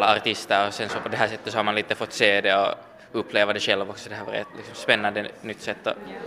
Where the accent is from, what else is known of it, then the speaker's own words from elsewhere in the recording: Finland; min familj är finlandssvensk så jag talar alltid svenska hemma.